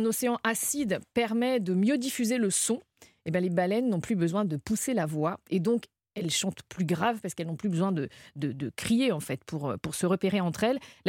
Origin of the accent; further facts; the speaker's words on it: Brittany, France; C'est le petit effet pour un immense navigateur qui vit dans le Finistère, là où j'ai grandi.